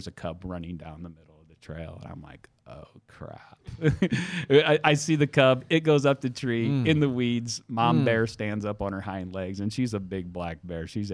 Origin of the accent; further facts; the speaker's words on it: Staunton, Virginia, United States; a little bit of growing up in Staunton, circumnavigating the United States